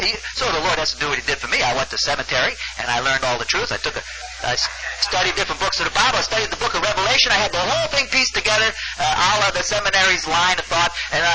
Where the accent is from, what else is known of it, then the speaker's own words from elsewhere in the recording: New York, United States; now in California, United States; I came from New York to California.